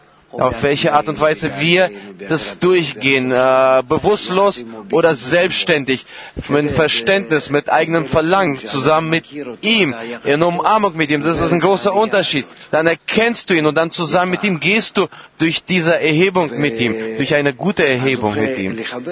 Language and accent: German; Miami, Florida, United States; ich bin aus Miami.